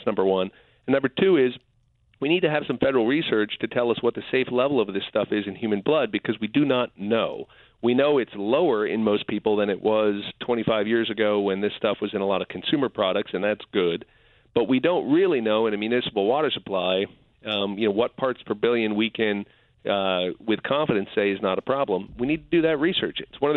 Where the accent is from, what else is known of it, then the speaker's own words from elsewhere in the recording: New York, United States; You know, as a New Yorker, I have to point out that it bothers me